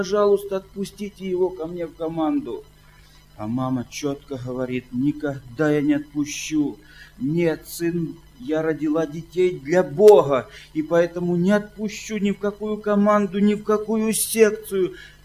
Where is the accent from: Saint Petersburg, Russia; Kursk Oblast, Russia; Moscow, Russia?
Kursk Oblast, Russia; Zheleznogorsk; Я из Железногорска, из Курской области.